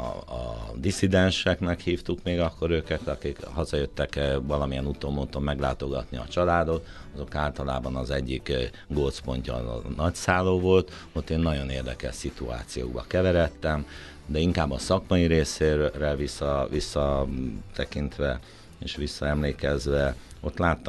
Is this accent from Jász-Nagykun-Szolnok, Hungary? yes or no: no; Budapest, Hungary; Én Kőbányán nevelkedtem, és borzasztó rossz tanuló voltam